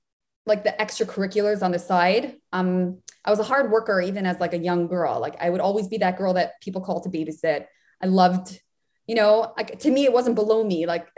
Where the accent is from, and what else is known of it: Muncie, Indiana, United States; born or raised there